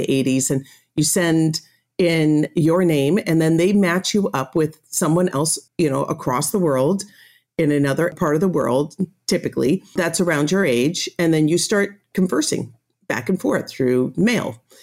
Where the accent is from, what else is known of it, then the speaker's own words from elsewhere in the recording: Chicago, Illinois, United States; now in Santa Barbara, United States; I grew up in Chicago area, the Chicago suburbs.